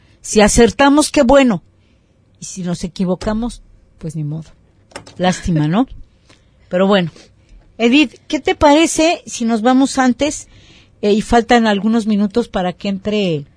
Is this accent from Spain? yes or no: no; Mexico; como mexicano